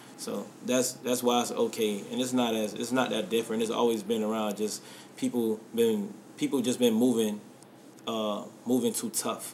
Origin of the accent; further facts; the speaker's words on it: Kansas City, Missouri, United States; 12 and when I was younger, I grew up in Kansas City.